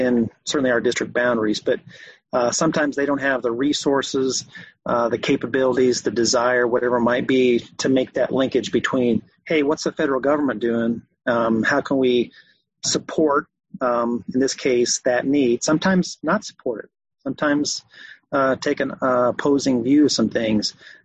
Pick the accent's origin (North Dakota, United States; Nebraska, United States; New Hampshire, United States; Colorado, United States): Colorado, United States; I'm from Eastern Colorado, so I know a lot about corn and sugar beets